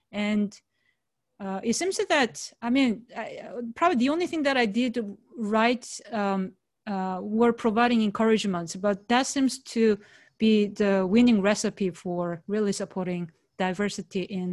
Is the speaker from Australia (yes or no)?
no; South Korea; English is a second language; moved away as an adult; now in United States; But so I'm from South Korea.